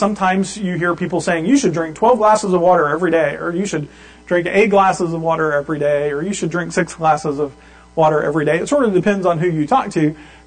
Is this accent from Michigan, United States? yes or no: no; Louisiana, United States; And now, I grew up in South Louisiana, where it's relatively warm most of the year.